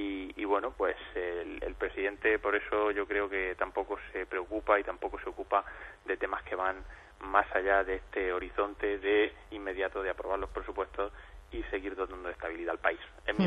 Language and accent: Spanish; Region of Murcia, Spain; porque yo como murciano también me siento parte de Cataluña